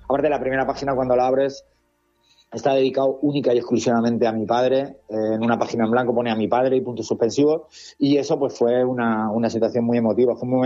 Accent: Almansa, Castilla-La Mancha, Spain; now in Finestrat, Spain; Yo vivo aquí en Finestrat hace ya 16 años, pero yo soy nativo de Castilla-La Mancha, Albacete, Almansa, para ser más exacto.

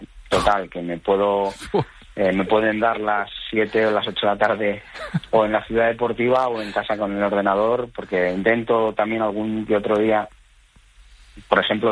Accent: Madrid, Community of Madrid, Spain; Evidentemente soy madrileño, soy vallecano, me encanta mi ciudad, Madrid, me encanta Vallecas.

